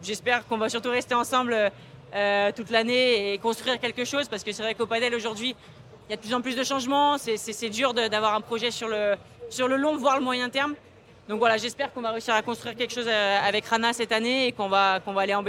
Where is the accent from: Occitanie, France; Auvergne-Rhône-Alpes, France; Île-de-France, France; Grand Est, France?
Auvergne-Rhône-Alpes, France; Lyon; je suis née, je suis lyonnaise, Croix-Rousse, lyonnaise dans le sang.